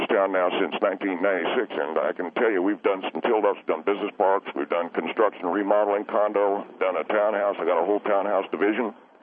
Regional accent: Corona, California, United States; for me, because I come from Corona, California, out in the suburbs

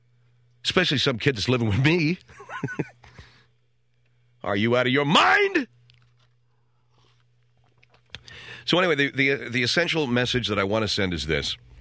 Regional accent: Los Angeles, California, United States; I was raised in the Catholic system in L.A. I went to a Catholic high school in Pasadena. I went to a Catholic elementary school in Arcadia.

